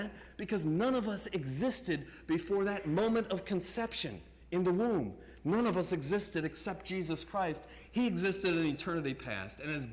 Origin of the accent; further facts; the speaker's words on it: Trenton, New Jersey, United States; born there; I was born in Trenton, New Jersey. Perhaps none of you were born in New Jersey, but you were all born someplace